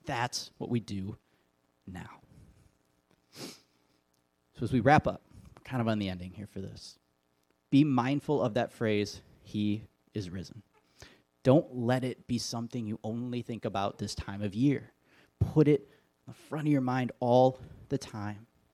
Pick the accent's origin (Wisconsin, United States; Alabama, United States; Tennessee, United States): Wisconsin, United States; I was like, well, that's cool. I'm from Wisconsin. I grew up 45 minutes from here.